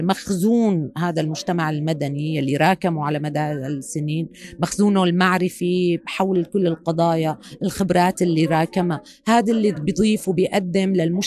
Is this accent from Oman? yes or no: no; Syria; واليوم عم نشوف انه السلم الاهلي وهذا الثقة اللي بين بعضنا كسوريين هي رأس مالنا